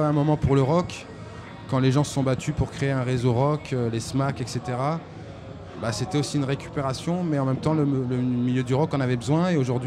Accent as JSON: {"language": "French", "town": "Lille", "region": "Hauts-de-France", "country": "France", "said": "je viens de Lille"}